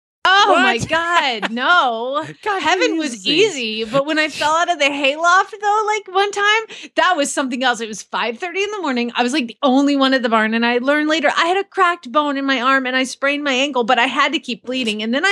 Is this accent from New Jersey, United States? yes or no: no; Georgia, United States; no, I'm from Georgia originally